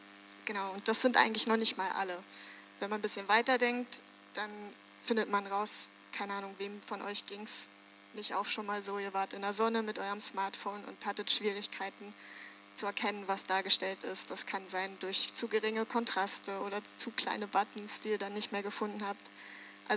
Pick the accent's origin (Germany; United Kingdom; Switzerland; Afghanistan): Switzerland; aber bei uns in der Schweiz sind eigentlich vor allem private Dienstleistungsanbieter sehr frei